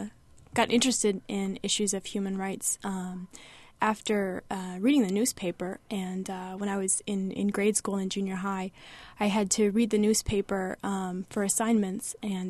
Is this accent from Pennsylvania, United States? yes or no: yes; Abington Township, Pennsylvania, United States; also born or lived in Illinois; now in Champaign, United States; Well, I grew up actually in Pennsylvania, just north of Pennsylvania in Abington Township.